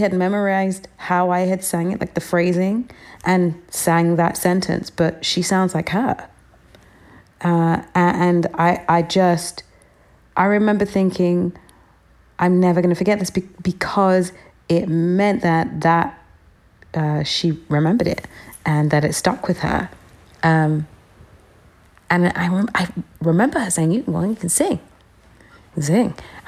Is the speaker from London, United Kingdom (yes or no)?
yes; London, United Kingdom; So, one of the churches when we moved to East London from South London, and, that church had a choir.